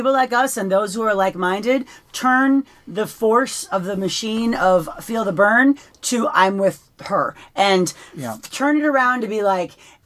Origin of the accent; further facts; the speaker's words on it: Minnesota, United States; And I'm like, I'm from Minnesota.